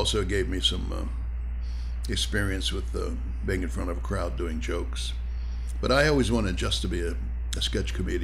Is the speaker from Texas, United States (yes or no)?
no; West Virginia, United States; moved away as an adult; Yeah, I'm from West Virginia. As I graduated college there in the State University, I went to New York. It was 1952.